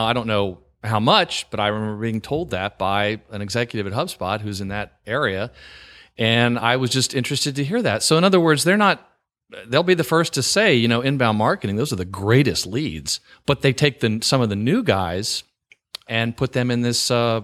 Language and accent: English; the South, United States; I live in Virginia and I grew up in the South, but I loved living in New York and I have a lot of friends back there.